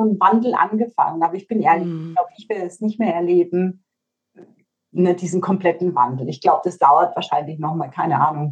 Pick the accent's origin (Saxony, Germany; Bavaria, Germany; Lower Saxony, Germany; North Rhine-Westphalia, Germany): Bavaria, Germany; entweder ich muss was gescheit machen, wie man bei uns in Bayern sagt, oder ich lasse es ganz.